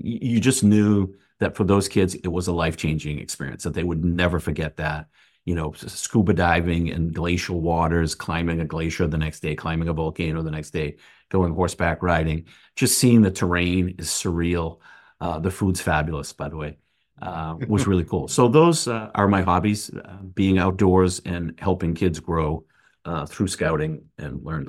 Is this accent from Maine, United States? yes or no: yes; Lewiston, Maine, United States; I'm originally born and raised in Lewiston, Maine. So I learned to be outdoorsy then.